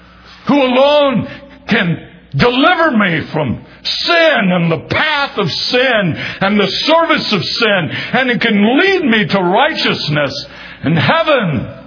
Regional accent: Winston-Salem, North Carolina, United States; my first official job in ministry was as Bible Club Director for Youth of Christ in Winston-Salem, my hometown.

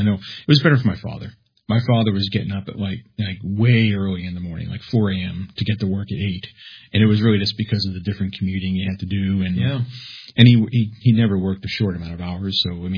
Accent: Staten Island, New York, United States; also born or lived in Brooklyn; So I actually born and raised in New York City, born in Brooklyn. Then where my family spent most of my memorable life in Staten Island.

